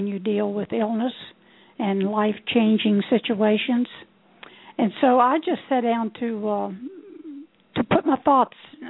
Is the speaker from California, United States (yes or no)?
no; Ohio, United States; Then I took a trip back to my hometown in Ohio.